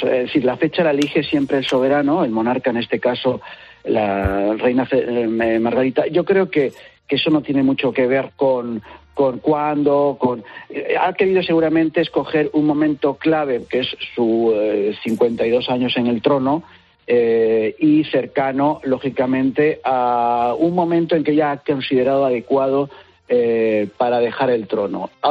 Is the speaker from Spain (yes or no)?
yes; Spain; siendo español y estando lejos de Dinamarca